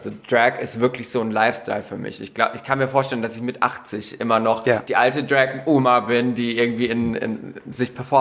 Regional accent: Karlsruhe, Baden-Württemberg, Germany; moved away; Ich komme ja eigentlich aus Karlsruhe

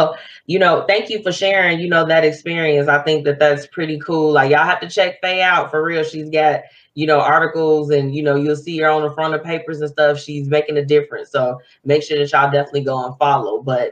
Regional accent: Country Club Hills, Illinois, United States; We were talking about just the names of the suburbs that were surrounded where we grew up at. We grew up in Country Club Hills.

